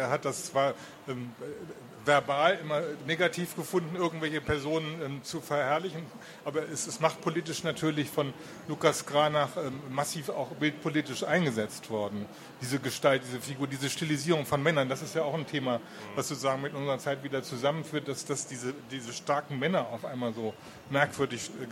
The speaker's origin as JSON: {"language": "German", "region": "Prague", "country": "Czechia", "said": "Also ich komme ja aus Prag."}